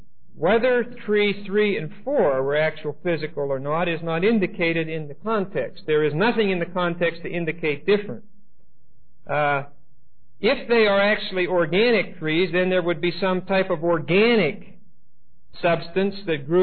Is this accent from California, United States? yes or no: no; Pittsburgh, Pennsylvania, United States; I was raised in Pittsburgh. We have two enormous rivers meeting at the source of the Ohio River.